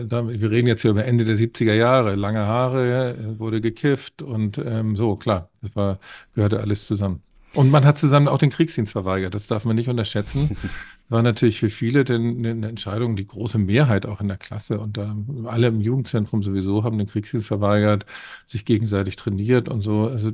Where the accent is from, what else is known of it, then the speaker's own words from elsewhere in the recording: Hamburg, Germany; Ich meine, ich bin am Stadtrand von Hamburg aufgewachsen.